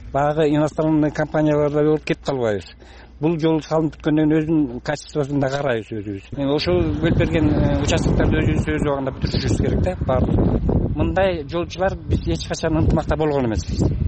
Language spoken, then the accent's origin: Kyrgyz; Talas Region, Kyrgyzstan